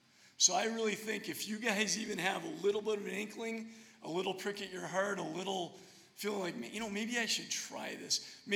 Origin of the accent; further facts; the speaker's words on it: New Hampshire, United States; I can count on less than one hand how many people I've met from my home state of New Hampshire.